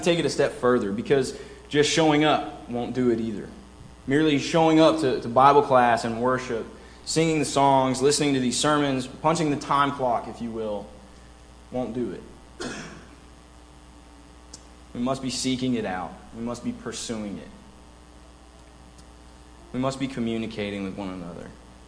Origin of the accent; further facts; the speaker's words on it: Beaumont, Texas, United States; I've seen it at home where I grew up at Northwest in Beaumont, and I've seen it at Twin City where I worshiped in College Station.